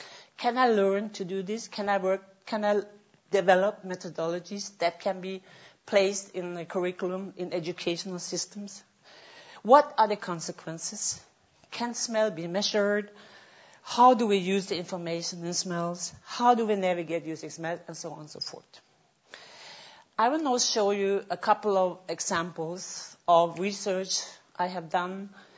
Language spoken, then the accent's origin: English; Iceland; also born or lived in Norway; When I grew up in Iceland and Norway